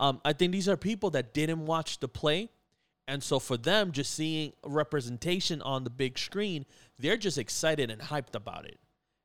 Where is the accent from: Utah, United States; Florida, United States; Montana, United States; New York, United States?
New York, United States; New York City; as a Latino from the Bronx, right? Like, I'm not from Washington Heights. I grew up literally, like, blocks away from Washington Heights. I went to school blocks away from Washington Heights.